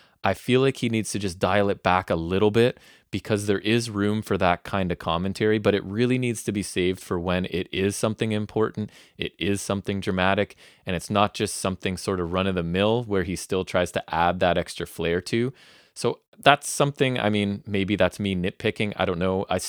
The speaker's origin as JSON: {"language": "English", "country": "Canada", "said": "as a Canadian"}